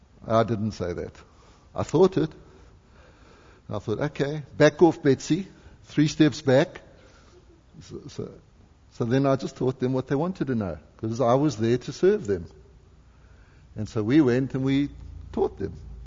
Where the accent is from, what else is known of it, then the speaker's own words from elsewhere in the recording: South Africa; now in Canada; there's so much of me that's always going to be a South African, but I'm also Canadian.